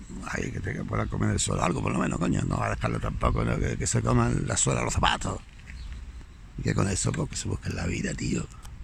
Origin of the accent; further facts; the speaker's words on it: Spain; claro, somos los españoles